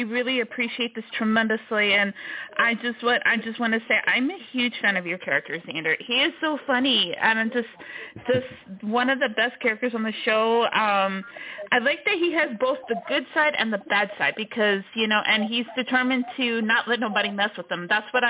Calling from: Houston, Texas, United States; I'm calling from Houston, Texas.

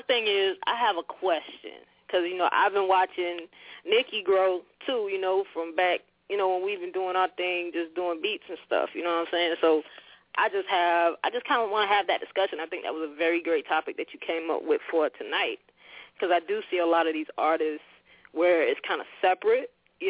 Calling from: South Carolina, United States; I'm calling from South Carolina.

